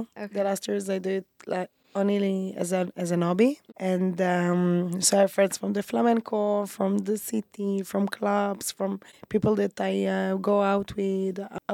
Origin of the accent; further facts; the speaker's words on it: Eilat, Southern District, Israel; moved away as an adult; now in Tel Aviv, Israel; Yeah, I grew up in Elat. Lived on the beach all my life, almost.